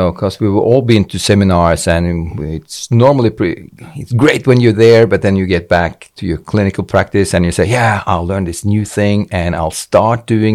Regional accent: Arendal, Agder, Norway; I'm a pediatrician. I'm from Arendal in Norway

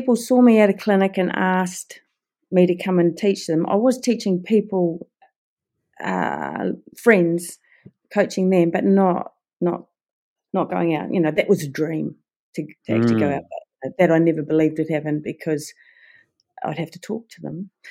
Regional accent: New Zealand; I'm a Kiwi.

